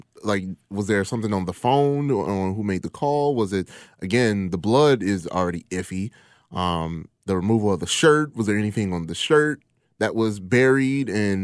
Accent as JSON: {"language": "English", "country": "United States", "said": "Me being an American black man"}